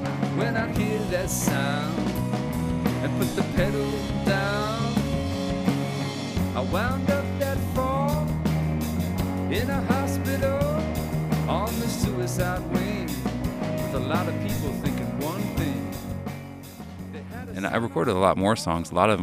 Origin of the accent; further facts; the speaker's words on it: Pittsburgh, Pennsylvania, United States; now in Minneapolis, United States; I mean, I grew up in Pittsburgh, but I moved to Minneapolis